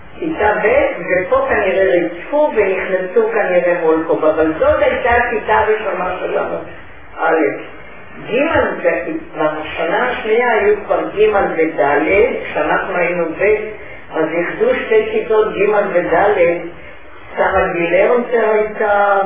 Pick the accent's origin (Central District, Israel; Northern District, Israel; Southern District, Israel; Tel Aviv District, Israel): Tel Aviv District, Israel; Tel Aviv; born there; אני נולדתי בתל אביב.